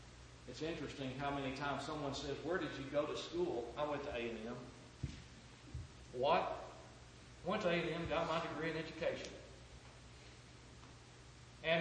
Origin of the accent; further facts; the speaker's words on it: Dallas, Texas, United States; I remember in the early 60s, growing up in South Dallas